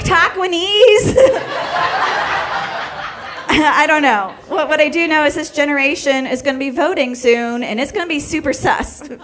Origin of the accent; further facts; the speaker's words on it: United States; now in Georgia, United States; growing up near Canada, we didn't have grits. We didn't have sweet tea. We didn't have pimento cheese. We didn't have hush puppies. Northerners, we are not rude